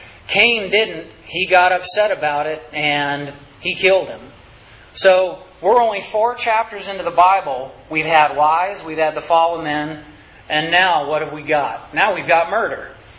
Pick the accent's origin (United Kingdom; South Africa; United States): United States; Whidbey Island, Washington; I can see changes from the way things were in the very early 80s when I was growing up on Whidbey Island.